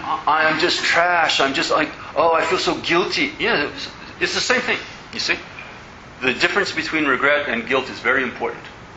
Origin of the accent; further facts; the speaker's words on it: United States; now in Australia; I'm an American in Australia